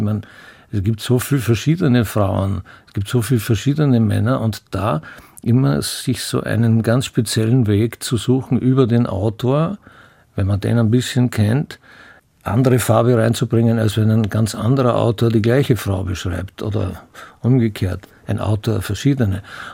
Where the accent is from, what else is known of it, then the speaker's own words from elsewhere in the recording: Graz, Styria, Austria; Der Vorteil ist schon einmal, dass ich Grazer bin.